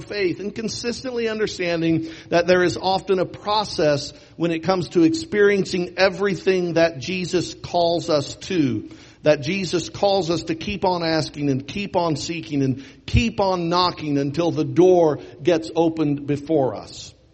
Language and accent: English; Joplin, Missouri, United States; a small town in the vicinity of my hometown of Joplin.